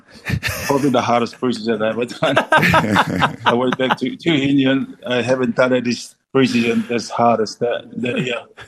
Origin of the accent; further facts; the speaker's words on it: Namtoka, Tonga; also born or lived in Australia; I grew up in Namtoka, so my village didn't have any... they didn't play rugby, we only play soccer.